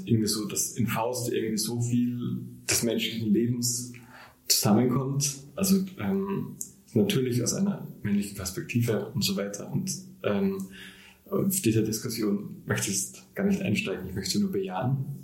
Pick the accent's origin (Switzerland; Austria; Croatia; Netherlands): Austria; Burgenland; moved away as an adult; also born or lived in Vienna; now in Leipzig, Germany; Ich bin aufgewachsen ganz im Osten von Österreich im Burgenland. Habe dann in Wien studiert, Sprache und Literatur studiert und Bin jetzt in meinem letzten Semester am Literaturinstitut in Leipzig